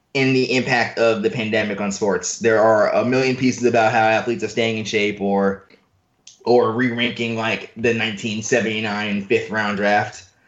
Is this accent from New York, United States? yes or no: yes; New York City, New York, United States; as a native New Yorker, I'm not from the South Bronx